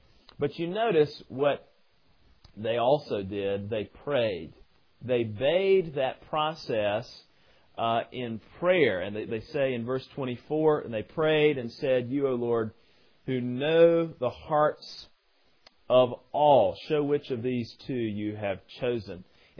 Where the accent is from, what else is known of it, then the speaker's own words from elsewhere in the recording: Elkin, North Carolina, United States; I grew up in Elkin, North Carolina. There was one Jewish family in our town